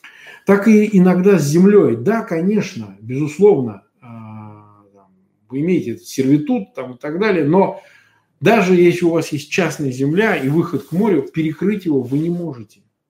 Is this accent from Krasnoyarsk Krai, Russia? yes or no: no; Samara, Samara Oblast, Russia; born there; Я сам не москвич. Я родился в Самаре.